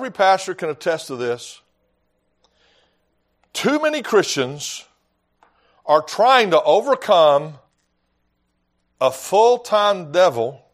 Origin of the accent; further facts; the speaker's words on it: Texas, United States; Now, here's my point. I'm not that tough. I'm from West Texas.